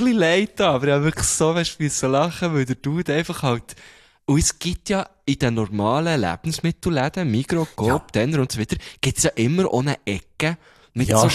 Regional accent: Bern, Switzerland; wo kommst du denn da her? Und dann so, ja, von Bern und so

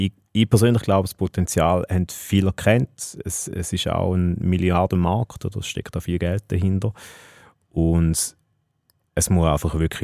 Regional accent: Switzerland; bei uns in der Schweiz

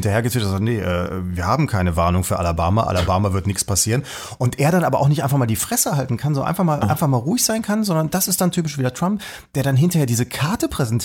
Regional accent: Erkrath, North Rhine-Westphalia, Germany; In Erkrath.

